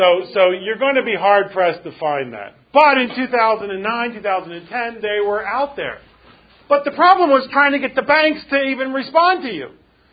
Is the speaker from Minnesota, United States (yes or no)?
no; Philadelphia, Pennsylvania, United States; But I grew up in Philadelphia. You ever been to Philadelphia? You're not missing anything.